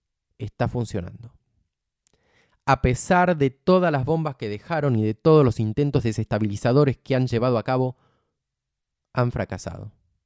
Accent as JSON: {"language": "Spanish", "country": "Argentina", "said": "Que por supuesto a mí como argentino me da orgullo que la Argentina levante estas banderas cuando nadie las levanta."}